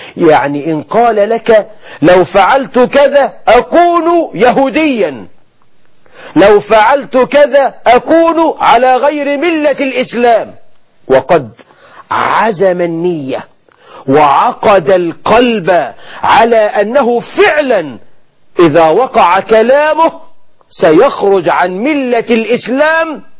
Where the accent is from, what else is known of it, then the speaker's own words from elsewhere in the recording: Egypt; وعندنا في مصر